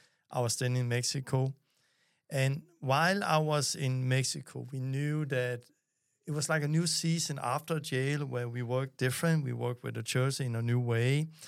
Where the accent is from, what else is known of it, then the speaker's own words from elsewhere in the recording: Denmark; I'm Danish. Yeah, come on. No, but it's your story. I'm from Denmark born.